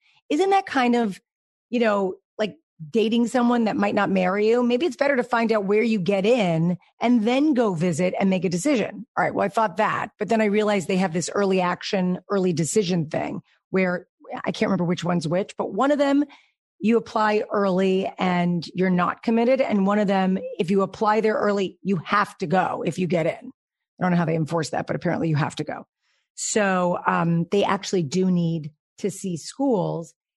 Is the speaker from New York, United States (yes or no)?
yes; New York, United States; accent: New York; every time I'm with someone from New York, my accent gets decidedly worse. So there you go. But it started me thinking about New York and where I'm from and all